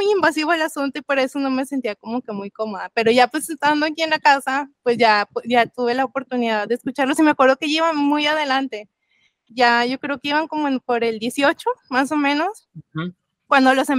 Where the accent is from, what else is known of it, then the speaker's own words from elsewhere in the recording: Monterrey, Nuevo León, Mexico; aquí en lo personal, en Monterrey, yo soy de Monterrey